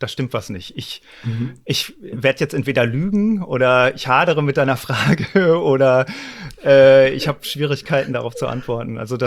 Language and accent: German; North Rhine-Westphalia, Germany; Ich komme dummerweise aus Westfalen.